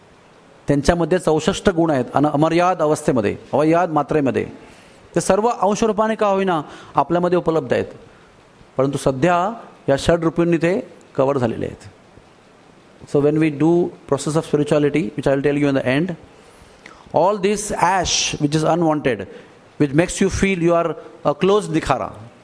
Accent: India; I speak Malwani, you speak Malwani. I speak Konkani, you speak Konkani. You are Indian, I am Indian.

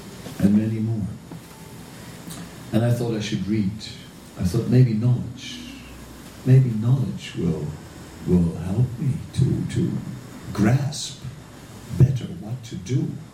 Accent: Netherlands; I'm anyway from the coast, I'm from the Netherlands, lots of coasts, so I grew up with the ocean

